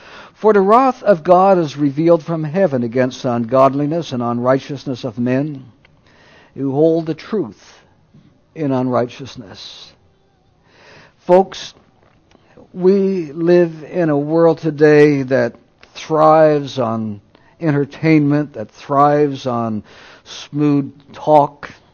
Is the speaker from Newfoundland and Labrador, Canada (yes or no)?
yes; Newfoundland and Labrador, Canada; I remember as a boy growing up in Newfoundland, and for the first 12 or 15 years, we did not have electricity, we did not have running water, we had outdoor toilets